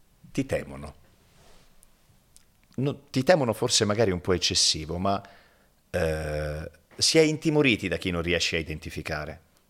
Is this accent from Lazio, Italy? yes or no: no; Prato, Tuscany, Italy; Quindi in famiglia si parlava dialetto pugliese dai miei genitori. Poi, essendo Prato, al di fuori di casa si parlava cinese